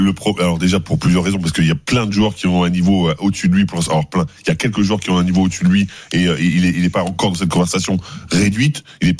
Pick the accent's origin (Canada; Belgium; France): France; Normandy; Mais moi, je suis un Normand, on fait exactement la même chose